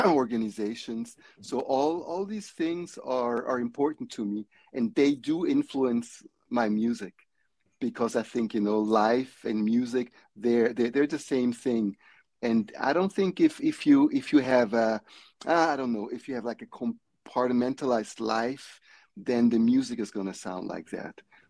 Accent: Switzerland; growing up in Switzerland, I built my little spaceship

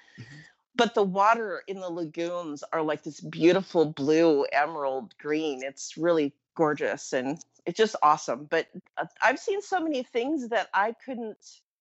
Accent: United States; because I'm an American. I want to, you know, show them my American cooking prowess.

